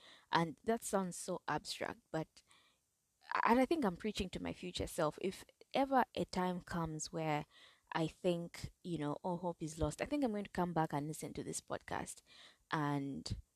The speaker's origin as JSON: {"language": "English", "country": "Zambia", "said": "I know I come from Zambia, and I know that being from Zambia, sometimes because we see a limit on so many things."}